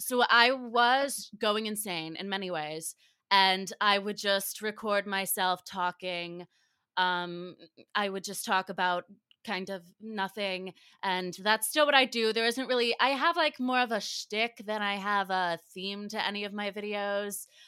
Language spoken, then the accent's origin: English; Cary, North Carolina, United States; moved away as an adult; now in New York, United States; I am originally from, I grew up in Cary, North Carolina, so I'm suburban, you know, a little Southern Belle. And I moved to New York about 3 years ago to go to school.